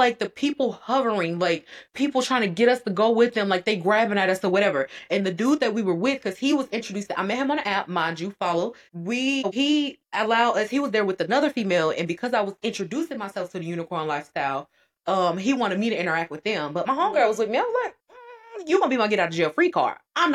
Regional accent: Georgia, United States; y'all, I'm from Georgia, okay? I'm in this big old state.

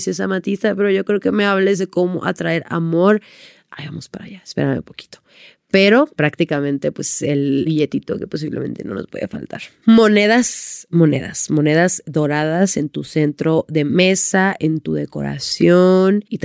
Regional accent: Sonora, Mexico; yo llegué a mi casa ya en Sonora, porque soy de Sonora

